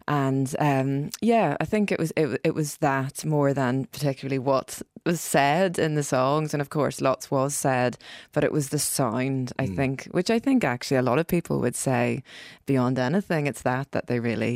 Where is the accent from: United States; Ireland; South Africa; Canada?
Ireland; It was very demoralising to us as young Irish women to witness this happen.